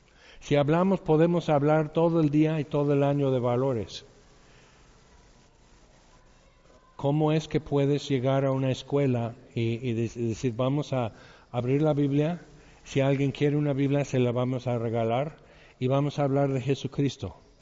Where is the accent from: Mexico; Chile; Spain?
Mexico; nos ha tocado ver la gracia de Dios como nunca en la historia de México. Yo lo viví en mi país